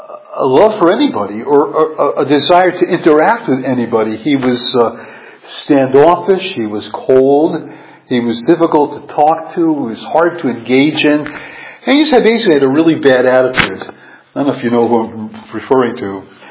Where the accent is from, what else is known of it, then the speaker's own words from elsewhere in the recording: New York, United States; I think when I was growing up in New York, they actually had on WOR a radio show